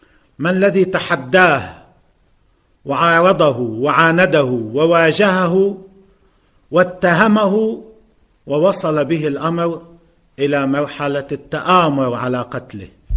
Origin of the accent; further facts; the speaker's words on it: Lebanon; سواء اتجاه ما يجري اليوم في منطقتنا أو ما يجري عندنا في لبنان